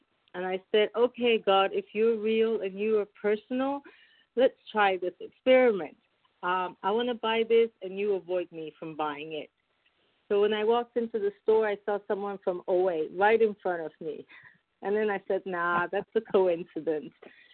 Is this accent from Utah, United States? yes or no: no; California, United States; from California.